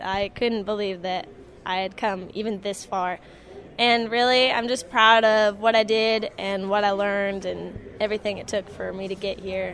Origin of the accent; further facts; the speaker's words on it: Sequim, Washington, United States; I was born and raised in Squim, Washington, and I've spent my whole life on a small farm raising horses and cattle